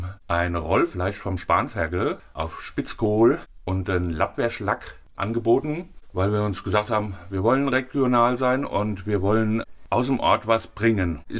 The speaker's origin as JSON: {"language": "German", "town": "Finthen", "region": "Rhineland-Palatinate", "country": "Germany", "tie": "born or raised there", "said": "Ja, ich selbst bin in Finden geboren, also ich bin Finder Bub. Ausbildung habe ich in Mainz gemacht, damals in der Altstadt, Leininger Hof."}